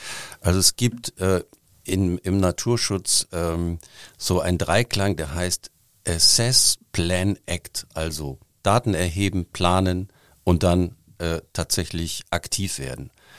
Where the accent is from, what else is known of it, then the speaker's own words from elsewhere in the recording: Duisburg, North Rhine-Westphalia, Germany; now in Cologne, Germany; ich komme ja nicht aus Köln, ich hätte fast gesagt leider, also ich komme aus Duisburg, also auch am Rhein.